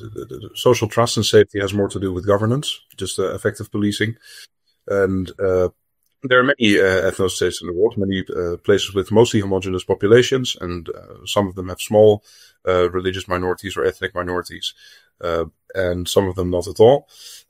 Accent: Amsterdam, North Holland, Netherlands; moved away as an adult; I'm from Amsterdam. I grew up in the center, on the canals. And since I was 19, I've mostly lived abroad. So I don't really feel that Dutch anymore.

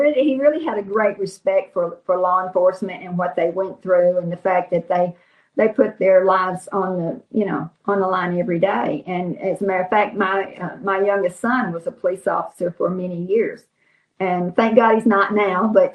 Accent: United States; And I said, honey, I'm from America. That's a castle.

